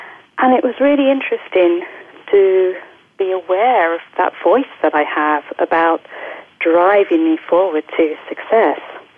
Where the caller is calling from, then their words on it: South East England, United Kingdom; Oh, hi, Erin and Shia. I'm calling from Oxfordshire, England.